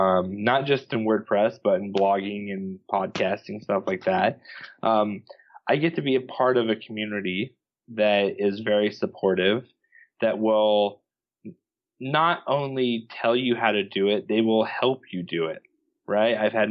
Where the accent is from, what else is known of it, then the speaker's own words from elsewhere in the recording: Reno, Nevada, United States; There's actually a kid that I grew up with in Reno.